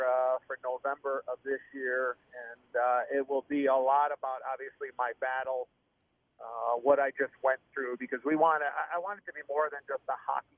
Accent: Chicago, Illinois, United States; When I was a kid growing up in Chicago, you know, I had people tell me, oh, you'll never make it to the NHL because you're American-born and you're from Chicago.

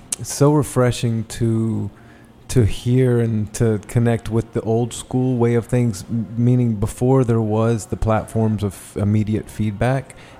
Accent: the South, United States; I grew up

